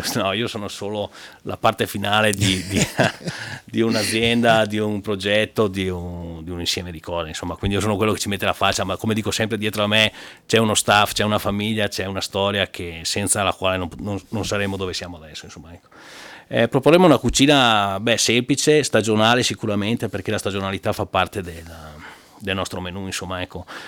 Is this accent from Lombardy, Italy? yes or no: no; Sappada, Friuli-Venezia Giulia, Italy; Io vengo da Sappade, no? Sappade è detto anche il paesino del sole